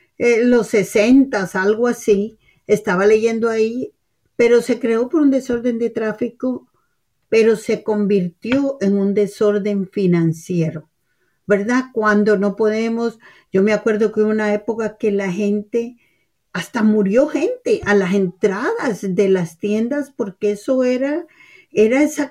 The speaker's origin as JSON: {"language": "Spanish", "country": "El Salvador", "lives_now": "United States", "said": "cuando llegué a los Estados Unidos, fue este día, el Día de Acción de Gracias, porque yo soy originaria de El Salvador"}